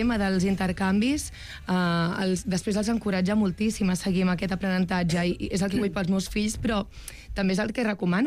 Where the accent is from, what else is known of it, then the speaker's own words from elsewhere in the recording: Catalonia, Spain; also born or lived in England; jo sóc catalana, vaig viure a Anglaterra durant un temps